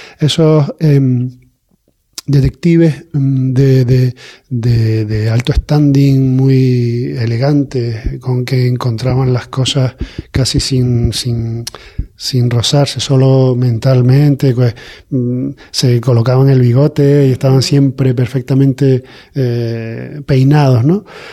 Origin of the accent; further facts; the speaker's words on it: Canary Islands, Spain; su parte de la niñez la vivió en Fuerteventura, como yo, que soy majorero